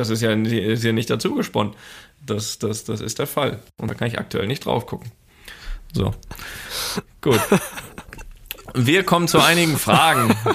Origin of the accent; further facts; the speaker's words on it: Rostock, Mecklenburg-Vorpommern, Germany; dass wir ja als Kinder in Rostock, hier Stefan Paule Beinlich, Legende, HSV Rostock, wo noch überall?